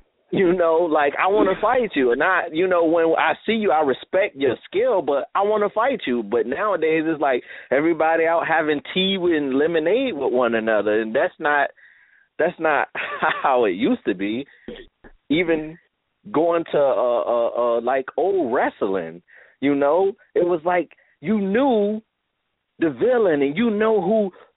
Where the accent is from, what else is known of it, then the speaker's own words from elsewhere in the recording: Virginia, United States; now in Brooklyn, United States; I live in New York. Currently, I'm in Brooklyn, but born and raised in Virginia. I grew up 15 minutes away from Sweet Pea